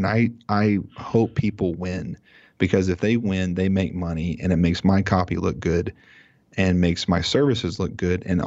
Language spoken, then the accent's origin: English; Oklahoma, United States; I'm from Oklahoma, for those of you that don't know. There's a big grudge there.